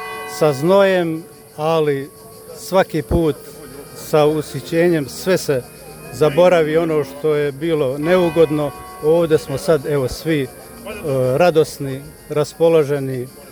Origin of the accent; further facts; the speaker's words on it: Prozor-Rama, Federation of Bosnia and Herzegovina, Bosnia & Herzegovina; Ja inače dolazim iz Rame, hodočašće obavljam od 2003. godine